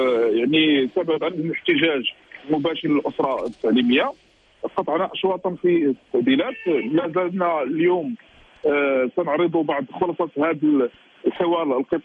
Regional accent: Morocco; حنا كنتمناو من كل قلوبنا حنا كمغاربه وكمواطنين

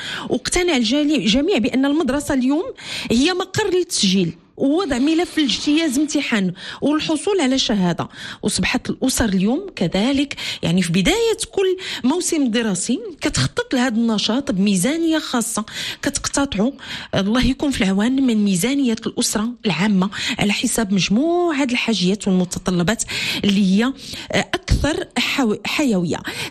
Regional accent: Morocco; فكنعرفوا بأن التسممات الغذائية كتجي في المرتبة الثالثة هنا عندنا في المغرب

